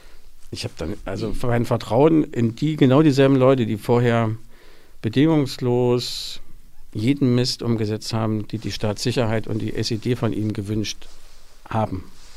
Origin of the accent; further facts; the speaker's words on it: Jena, Thuringia, Germany; ich bin ja in Jena groß geworden, ne? Und in der ersten Schule, in der ich gewesen bin, das war die Emil-Wirk-Schule in Lobeder West